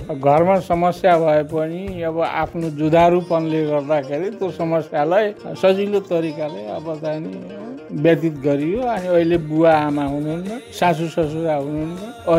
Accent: Lumbini Province, Nepal; also born or lived in Kapilvastu; मेरो बाल्यकाल गुल्मी जिल्लामै बित्यो।

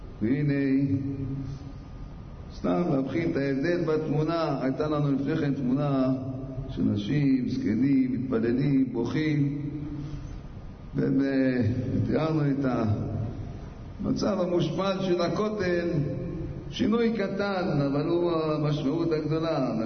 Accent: Jerusalem, Jerusalem District, Israel; אני יהודי ירושלמי

